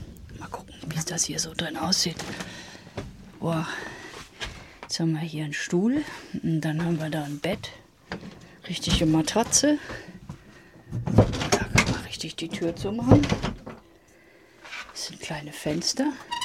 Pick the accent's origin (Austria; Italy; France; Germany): Germany; Odenwald; obwohl es landschaftlich jetzt eher so wie der Odenwald ausgesehen hat, also in der Ecke, wo ich herkomme.